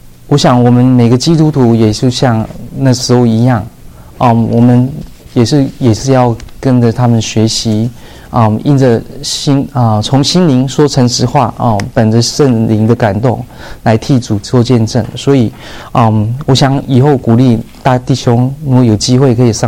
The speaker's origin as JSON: {"language": "Chinese", "country": "Taiwan", "also_born_or_lived": "Hong Kong", "lives_now": "United States", "said": "我们都是只带扛着两个行李坐飞机，就从台湾到香港，然后我从香港到美国也是拿一样两个行李。为什么我们家会从台湾搬到香港？其实是我爸爸的原因吧。"}